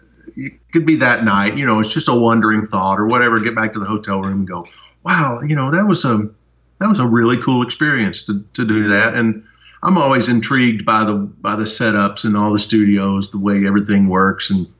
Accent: Townsend, Tennessee, United States; I grew up in Townsend, Tennessee, in the Smokies. Great place to grow up, right in the mountains, right at the edge of the national park.

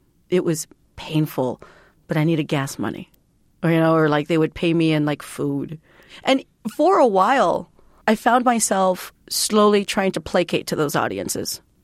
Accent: Texas, United States; born there; I was born in Texas, but because my mom spent so much time being undocumented trying to become a legal resident, I become what my mom is.

